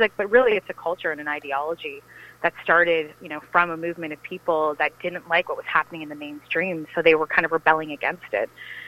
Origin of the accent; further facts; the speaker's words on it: Kitchener, Ontario, Canada; now in Toronto, Canada; I've lived in, I grew up in Kitchener-Waterloo, just outside of it, but I've always been in the region.